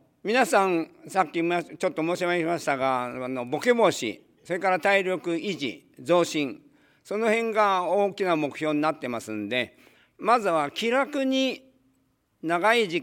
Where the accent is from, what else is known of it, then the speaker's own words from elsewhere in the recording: Nagano, Japan; born there; 私長野の山奥で生まれたものなんです。